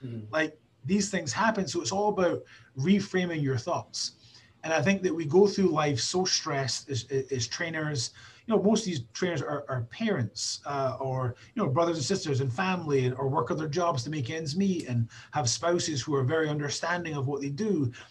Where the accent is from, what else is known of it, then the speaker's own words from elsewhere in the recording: Scotland, United Kingdom; I'm a Scottish guy. I'm very fiery.